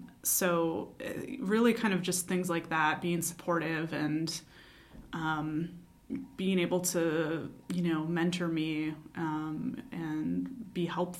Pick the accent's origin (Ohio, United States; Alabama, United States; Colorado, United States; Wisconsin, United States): Wisconsin, United States; Madison; I grew up in Madison on the west side, and then my parents divorced, and my father lived in Middleton, and so I was in the Middleton school district